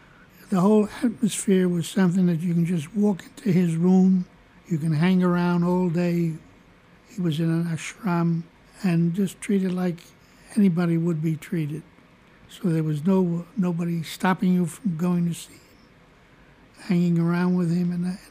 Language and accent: English; New York City, New York, United States; also born or lived in Ellenville; And my family moved to the Lower East Side, and I was brought up on the Lower East Side, then on the South Bronx.